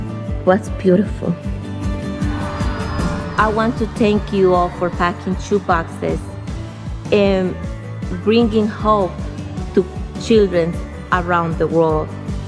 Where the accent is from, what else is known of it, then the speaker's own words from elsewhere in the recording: El Salvador; I am from El Salvador, which is the smallest country in Central America, but to me it's the most beautiful one.